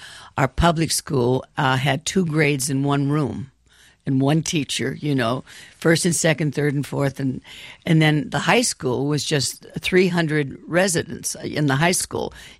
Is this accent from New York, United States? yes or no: no; Smithton, Pennsylvania, United States; It's about 30 miles south of Pittsburgh. It's a very small town, 800 residents.